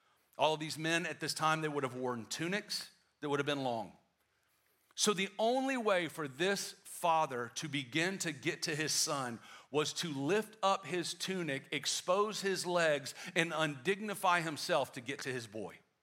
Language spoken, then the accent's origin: English; South Carolina, United States; Now, my family, we're originally from South Carolina.